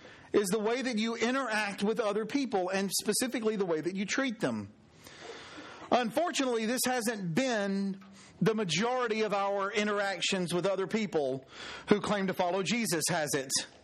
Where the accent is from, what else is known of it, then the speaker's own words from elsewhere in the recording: Alabama, United States; which is saying something because I grew up in South Alabama